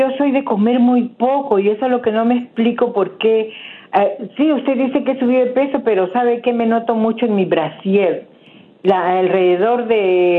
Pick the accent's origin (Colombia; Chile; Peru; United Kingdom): Peru; Soy de Perú, doctora.